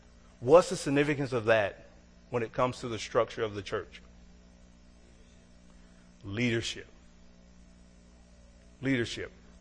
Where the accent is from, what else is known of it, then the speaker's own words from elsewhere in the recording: Paducah, Kentucky, United States; We were traveling back to my hometown, Paducah, Kentucky